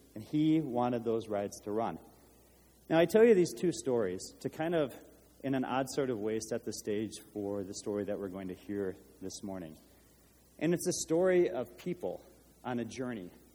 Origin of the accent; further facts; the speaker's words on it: Minnesota, United States; I grew up in Minnesota, and when I was a young man, as some of you know this in my story, my father passed away.